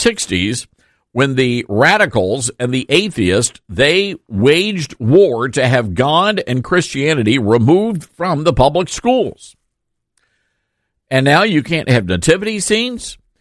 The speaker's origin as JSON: {"language": "English", "region": "Tennessee", "country": "United States", "said": "I don't know what's going on in my home state of Tennessee, but we got big problems."}